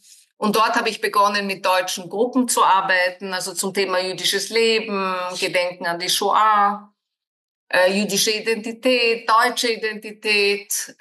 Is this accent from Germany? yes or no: no; Vienna, Austria; ich bin 1960 in Wien zur Welt gekommen. Ich bin als Tochter jüdischer Holocaust-Überlebenden in Wien aufgewachsen.